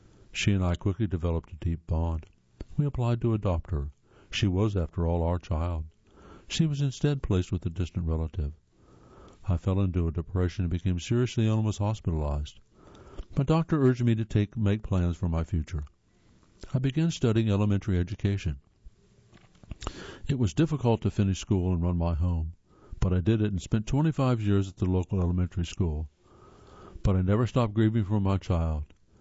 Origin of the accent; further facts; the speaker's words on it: Philadelphia, Pennsylvania, United States; moved away as an adult; now in Florida, United States; In 2014, I moved from Philadelphia, where I'd lived since birth, to Florida, near Walt Disney World.